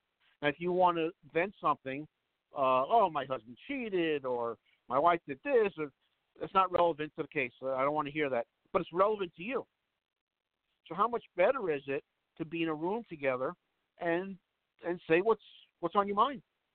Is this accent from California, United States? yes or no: no; New York, United States; And as you know, we're both from New York. New York's always the last to do anything anyway.